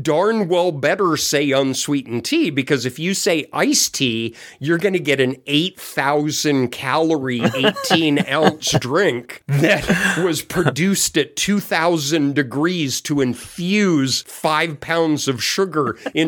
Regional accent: Colorado, United States; also born or lived in Arizona / California / North Carolina; So I grew up in Colorado and spent my whole all the way through postdoc on the West Coast. I was in Arizona and California.

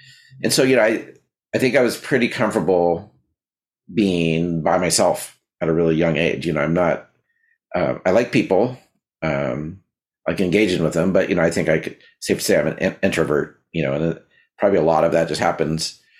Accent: Logan, Utah, United States; born there; So I was born in Utah, Logan, Utah. It's like a college town in Utah. I imagine lots of Mormons, though we weren't Mormon.

